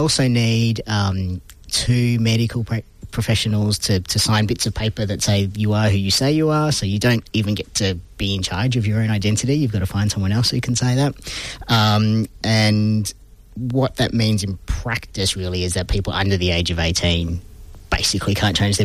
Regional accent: Western Australia, Australia; born there; because I was born in Western Australia

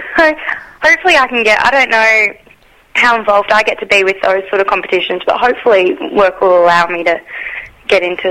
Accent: Gold Coast, Queensland, Australia; Yeah, well, I'm from the Gold Coast.

